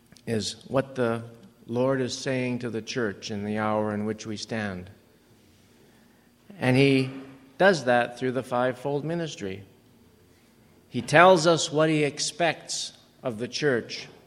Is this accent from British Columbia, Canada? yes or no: yes; Vancouver, British Columbia, Canada; I'm from Vancouver.